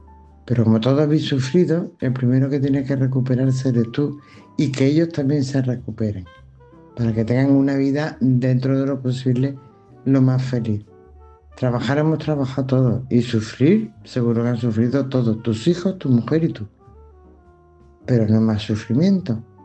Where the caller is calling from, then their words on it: Seville, Andalusia, Spain; de Sevilla.